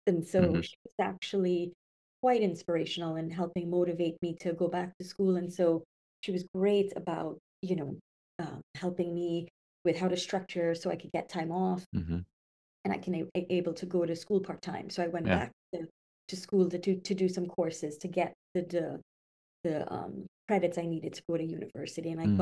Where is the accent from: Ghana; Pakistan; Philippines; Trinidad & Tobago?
Trinidad & Tobago; Trinidad; also born or lived in Tobago / Jerusalem; now in Atlanta, United States; Yeah, so I was born in Tobago and raised in Trinidad, and I just moved to Atlanta in July of last year from Jerusalem. We lived there for 6 years.